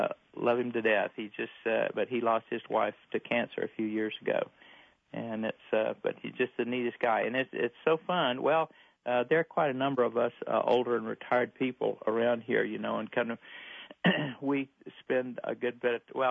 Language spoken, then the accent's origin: English; Alabama, United States; now in Boise, United States; I've checked this out because I'm from East Alabama, and that's about the friendliest place on earth.